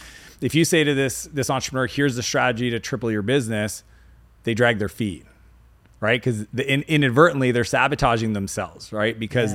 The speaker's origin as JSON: {"language": "English", "country": "Canada", "said": "I came from Canada, so that's like a real trip."}